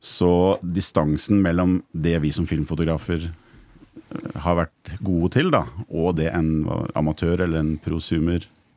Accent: Moelv, Innlandet, Norway; now in Hustadvika, Norway; Jeg bor i Hustadvika. Ja. Jeg er fra Moelv i Ringsaker.

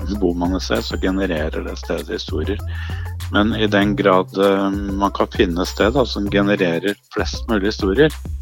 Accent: Oslo, Norway; jeg bor nå på Holte på Nordstrand i Oslo. Jeg kommer fra Grorud. Det alltid det jeg sier, jeg kommer fra Grorud, men det jo et ganske omfattende sted.

